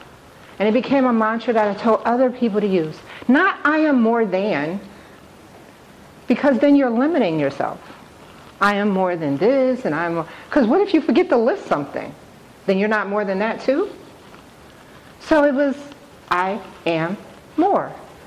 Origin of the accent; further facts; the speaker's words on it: Newark, New Jersey, United States; and I'm from New Jersey. I grew up in Newark, New Jersey, and in and around Newark, New Jersey.